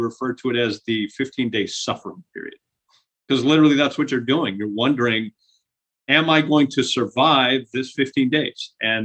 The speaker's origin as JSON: {"language": "English", "region": "California", "country": "United States", "tie": "born or raised there", "first_language": "es", "second_language": "English", "said": "So born and raised in California, just outside of San Francisco. Actually, I am the son of immigrants. My first language happens to be Spanish. My parents were Cuban."}